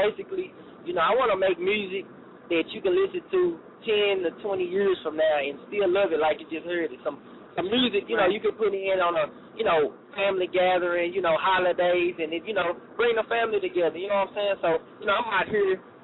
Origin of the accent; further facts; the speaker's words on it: Dallas, Texas, United States; Nah, man, that's in Houston, man. I'm from Dallas, man. I'm a Cowboys fan.